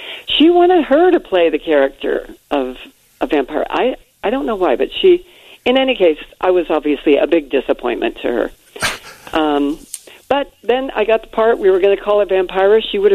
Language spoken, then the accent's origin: English; Colorado Springs, Colorado, United States; my mom and my aunt had owned a costume shop back where I grew up in Colorado Springs.